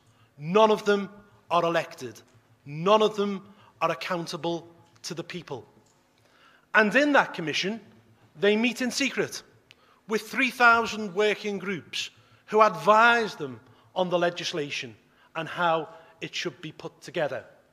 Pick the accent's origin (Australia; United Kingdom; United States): United Kingdom; England; I come from Britain, the nation of Magna Carta, signed 800 years ago